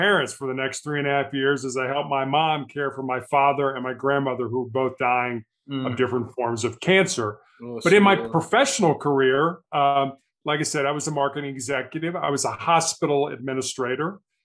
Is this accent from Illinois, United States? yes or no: yes; Chicago, Illinois, United States; So I am the oldest of three boys. I grew up in Chicago in the United States and went to college on a basketball scholarship at the Citadel in Charleston, South Carolina.